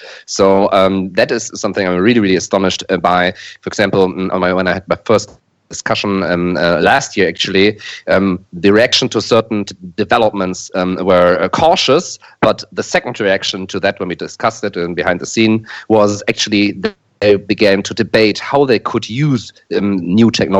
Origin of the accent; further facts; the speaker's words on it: Germany; English is a second language; because I'm not from the region, as my accent probably reveals, I'm from Germany, so I'm an outsider of the region.